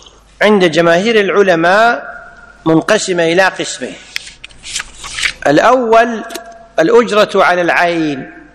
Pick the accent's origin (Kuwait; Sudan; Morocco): Kuwait; ولذلك عندنا في الكويت القانون ينص على المذهب المالكي